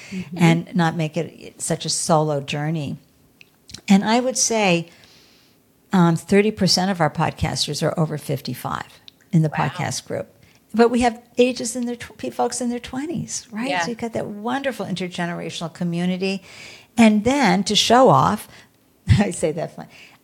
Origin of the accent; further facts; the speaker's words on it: Massachusetts, United States; accent: Boston; I'm going to use my Boston accent for a second.